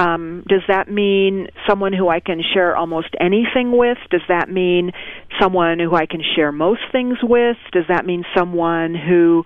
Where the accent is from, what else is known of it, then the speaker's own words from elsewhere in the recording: United States; moved away as an adult; now in New Zealand; I'm an American. I've lived in New Zealand 6 years.